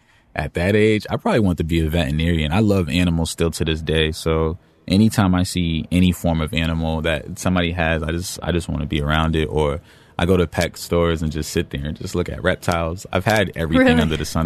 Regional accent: Dorchester, Massachusetts, United States; I grew up in Dorchester, specifically off of Geneva Ave. There's a Vietnamese community, there's Haitian community, there's Jamaican community, there's a Cape Verdean community.

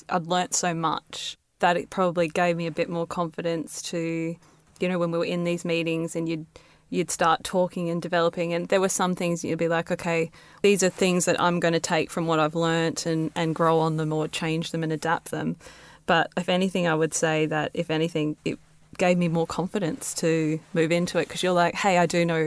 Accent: Australia; We grew up in Australia. I'm first generation Australian.

